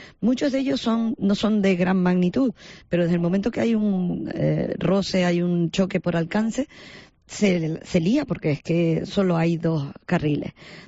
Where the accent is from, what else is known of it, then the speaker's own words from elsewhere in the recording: Canary Islands, Spain; el orgullo de lo que somos los canarios